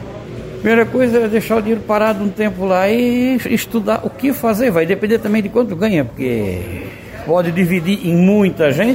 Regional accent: Brusque, Santa Catarina, Brazil; Eu já fiz jogo lá na minha cidade em Brusque, mas quem sabe a sorte pode estar aqui e não lá, né?

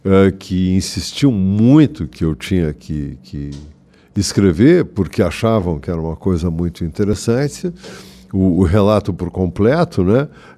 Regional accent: Paraná, Brazil; Tanto os nepales como nós paranaenses destruímos boa parte da nossa natureza.

